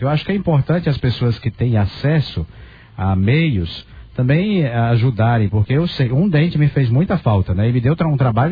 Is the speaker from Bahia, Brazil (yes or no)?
yes; Bahia, Brazil; eu, por exemplo, sou do interior da Bahia, muita gente arrancava dente e dizia que era dentista, né?